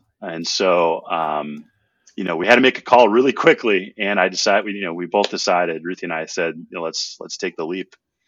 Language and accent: English; Minnesota, United States; And my wife, who's from Alaska originally, and I'm from Minnesota